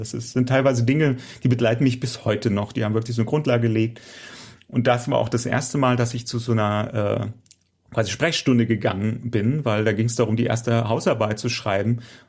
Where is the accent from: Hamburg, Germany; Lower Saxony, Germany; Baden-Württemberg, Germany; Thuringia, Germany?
Lower Saxony, Germany; Hildesheim; Na, ich komme aus Hildesheim